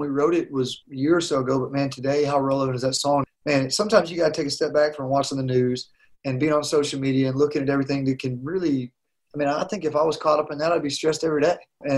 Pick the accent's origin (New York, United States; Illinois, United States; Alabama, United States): Alabama, United States; You know, I mean, where I grew up in Northeast Alabama, things move a little slower, you know